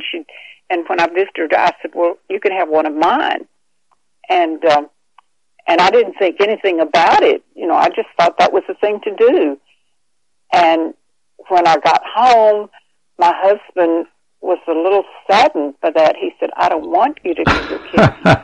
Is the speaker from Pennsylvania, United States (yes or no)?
no; Oklahoma, United States; born there; now in Riverhead, United States; I was born in Oklahoma, but I've lived here for over almost 60 years.